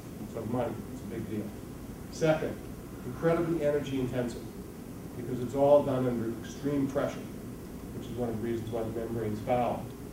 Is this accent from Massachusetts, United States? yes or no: yes; Massachusetts, United States; This is a before and after photograph from my home state of Massachusetts, the Ipswich River just outside of Boston in 2003.